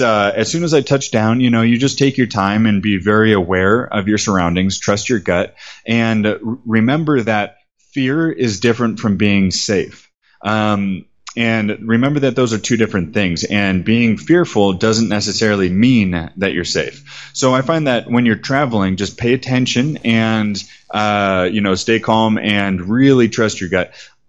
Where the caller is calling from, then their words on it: Medellin, Antioquia, Colombia; I'm calling you from Medellin right now. Medellin, Colombia.